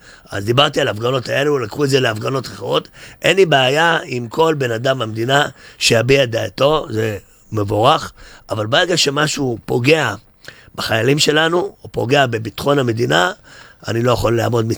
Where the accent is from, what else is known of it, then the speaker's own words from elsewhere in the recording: Jerusalem, Jerusalem District, Israel; גדלתי בגבעה הצרפתית בירושלים